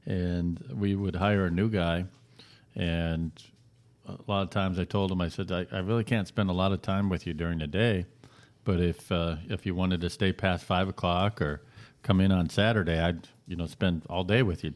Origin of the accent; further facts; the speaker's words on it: Illinois, United States; moved away; also born or lived in Pompano Beach; Well, I grew up in Northern Illinois and started installing carpet up there when I was young and didn't care for the winters. So I moved to South Florida, Pompano Beach